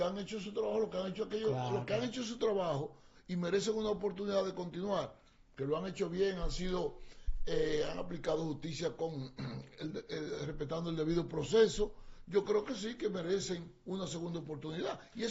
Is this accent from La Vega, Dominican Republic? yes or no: yes; Constanza, La Vega, Dominican Republic; Yo conozco a la magistrada Pilar Jiménez porque es de mi pueblo, es de Constanza.